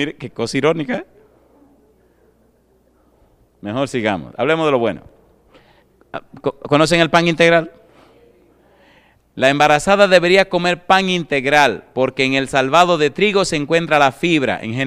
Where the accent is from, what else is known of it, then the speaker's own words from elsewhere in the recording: Dominican Republic; En mi país, cuando un dominicano no come arroz, siente que no ha comido.